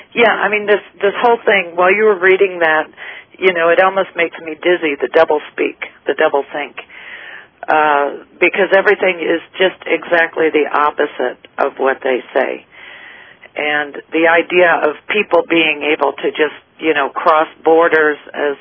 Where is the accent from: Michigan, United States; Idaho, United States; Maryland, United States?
Idaho, United States; I mean, I grew up in Idaho, and every fall during the harvest, the potato harvest, and my brother and cousin, they worked on the farms in the summertime